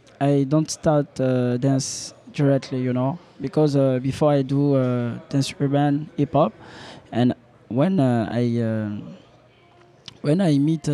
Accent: Benin; first language French; English is a second language; now in Montreal, Canada; I'm from Benin, yeah. Yeah, so it's why French is my first language. So for the moment, I try again to practice my English all time. And I live in Montreal since 3 years exactly.

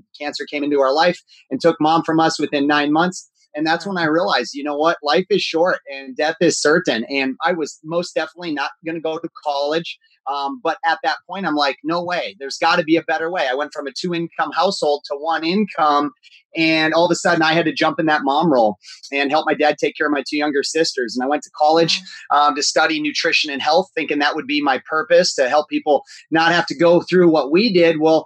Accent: Minnesota, United States; So we're Midwest people. We grew up in the Midwest. I married an Ohio state girl and I'm from Minnesota. One of our dreams was to move to Florida.

